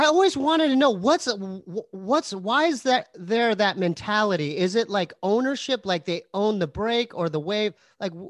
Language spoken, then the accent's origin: English; Poway, California, United States; me and my brother, you know, because we're from Poway, and so that's not near the ocean.